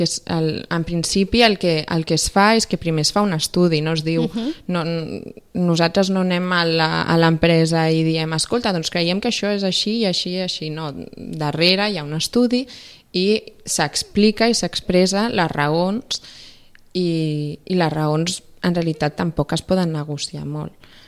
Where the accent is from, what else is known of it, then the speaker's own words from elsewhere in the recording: Catalonia, Spain; jo soc de Catalunya, aleshores el primer que em van preguntar va ser...